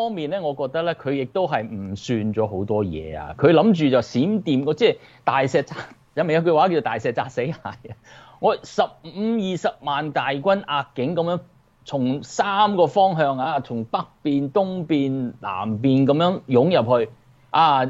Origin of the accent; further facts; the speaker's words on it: United States; 你知唔知我哋美國人成日講 plan A plan B 啊嘛